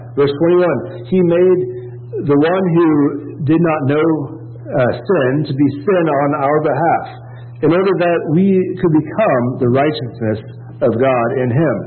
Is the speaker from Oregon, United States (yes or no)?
yes; Oregon, United States; I'm a West Coaster. I'm from Oregon, right?